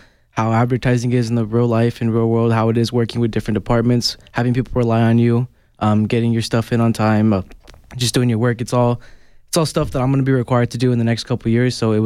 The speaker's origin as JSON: {"language": "English", "town": "Tucson", "region": "Arizona", "country": "United States", "said": "Hello, good morning. … I'm from Campbell and Irvington, right down the street."}